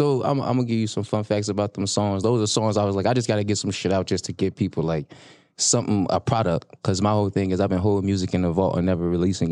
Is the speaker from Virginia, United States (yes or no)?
yes; Norfolk, Virginia, United States; I'm from Virginia, Norfolk 757. What it do? But you know, my family is from all over.